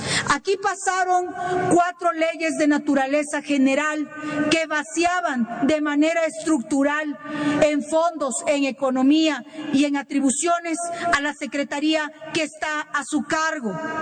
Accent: Mexico; somos mexicanas y somos mexicanos que queremos un México en paz.

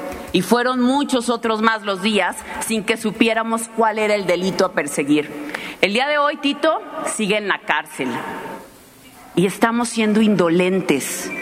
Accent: Veracruz, Mexico; Somos 6 senadores veracruzanos

